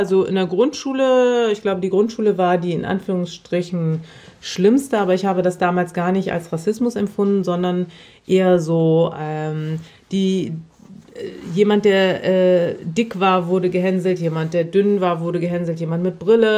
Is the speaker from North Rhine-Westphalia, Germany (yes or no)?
yes; North Rhine-Westphalia, Germany; ich komme aus Nordrhein-Westfalen, ich komme aus einer Großstadt.